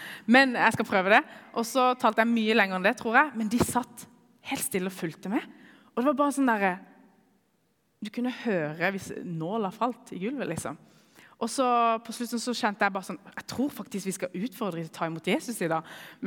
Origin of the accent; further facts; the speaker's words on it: Iran; Jeg er kurder fra Iran